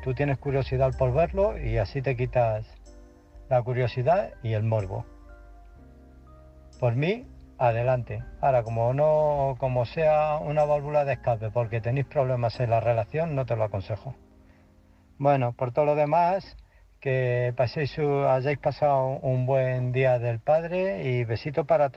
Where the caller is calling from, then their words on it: Illescas, Castilla-La Mancha, Spain; de Illescas